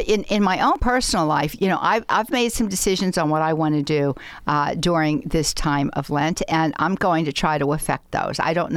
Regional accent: Pittsburgh, Pennsylvania, United States; I always have to spell that because I'm from Pittsburgh

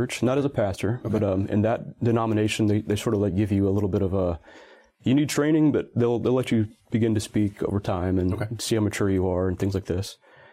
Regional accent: Mississippi, United States; also born or lived in Washington State; So I grew up mostly in the Deep South. And I'm talking about South Mississippi, the best food in the world.

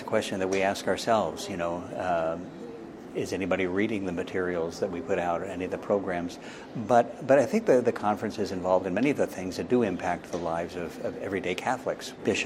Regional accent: Kansas City, United States; I'm not sure I agree with that either. I'm from Kansas City.

